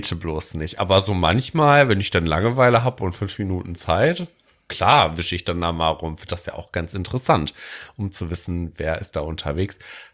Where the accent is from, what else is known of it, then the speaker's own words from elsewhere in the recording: Detmold, North Rhine-Westphalia, Germany; Oder auch meine Stadt, wo ich groß geworden bin als Jugendlicher.